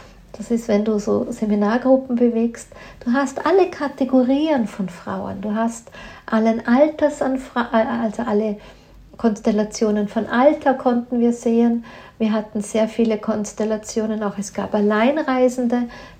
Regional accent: Austria; ich kenne sehr schöne Hotels bei uns in Österreich

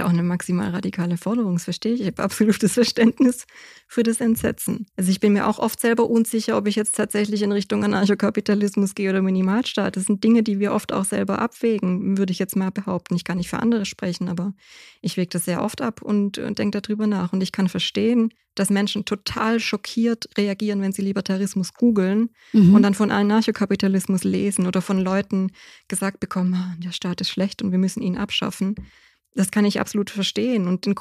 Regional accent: Germany; Oder ich meine, aus Deutschland kommend, hast du diesen Freiheitsgedanken gar nicht so stark. Also ich bin auf dem Dorf aufgewachsen, da waren alle bürgerlich, schon immer, oder?

